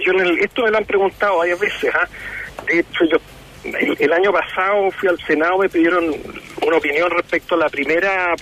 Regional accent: Chile; nosotros como chilenos, como sociedad en Chile, tenemos el derecho de definir la magnitud que le queremos dar

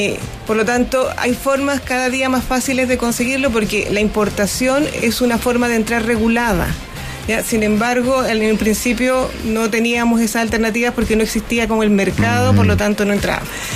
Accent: Chile; como personas, como chilenos, como pasajeros que ingresamos a Chile

